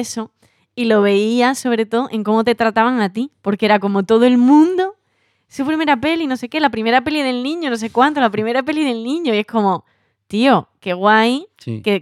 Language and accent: Spanish; Andalusia, Spain; Somos andaluces.